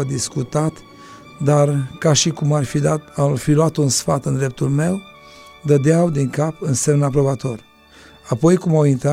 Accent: Hunedoara County, Romania; sunt din Hunedoara, sunt căsătorit, am 3 copii, sunt de la Biserica Pentecostală Golgota din acea localitate

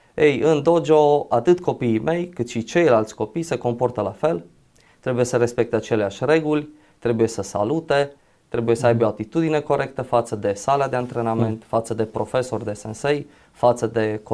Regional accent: Zalău, Sălaj County, Romania; 40 de ani împliniți, prin mila Domnului, 2 copii. Sunt din Zalău, locuiesc în Zalău.

